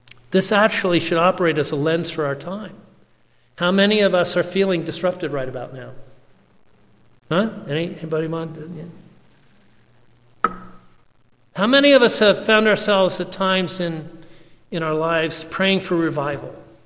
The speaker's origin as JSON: {"language": "English", "region": "Scotland", "country": "United Kingdom", "said": "If I were a betting man, and I'm too Scottish to be"}